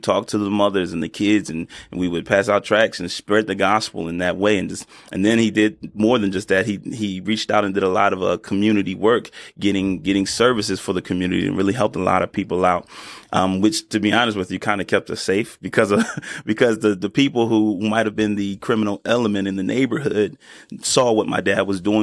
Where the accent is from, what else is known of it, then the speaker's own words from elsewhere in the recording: Philadelphia, Pennsylvania, United States; I was born and raised in Philadelphia